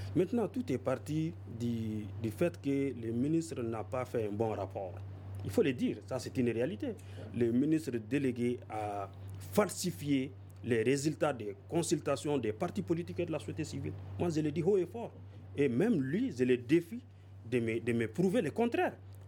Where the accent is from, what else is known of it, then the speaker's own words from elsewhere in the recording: Nioro, Kayes, Mali; Je suis de Nioro et je suis élu communal à Nioro urbain. Et c'est chez moi.